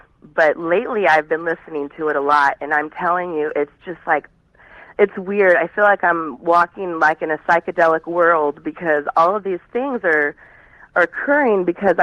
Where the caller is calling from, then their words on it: Cayucos, California, United States; Well, I'm calling from Cayucas, California. I live on the Central Coast, not too far from you.